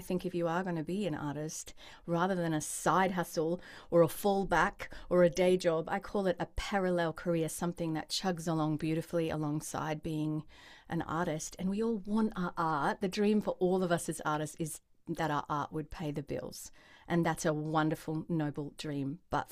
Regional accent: Perth, Western Australia, Australia; So I'll be Sydney, Sunshine Coast, and then my hometown, Perth.

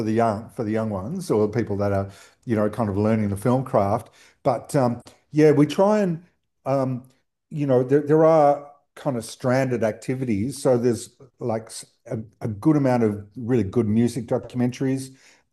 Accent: Sydney, New South Wales, Australia; So back in the day when I was a kid, I grew up in Sydney.

